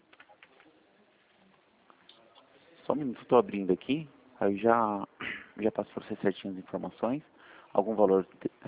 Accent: Itu, São Paulo, Brazil; Eu sou de Itu. Aqui do lado, né?

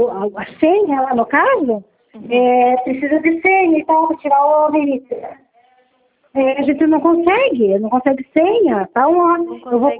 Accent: Ponta Grossa, Paraná, Brazil; Tá, mas eu sou de Ponta Grossa

